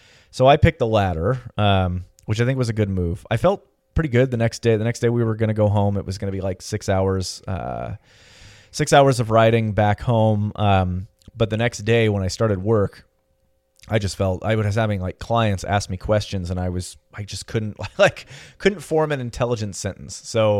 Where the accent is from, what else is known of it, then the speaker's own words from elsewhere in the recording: California, United States; go back to Los Angeles in my home state of California